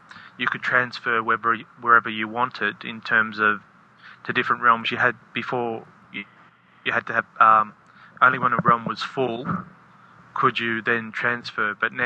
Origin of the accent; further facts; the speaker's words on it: Australia; I'm from Australia.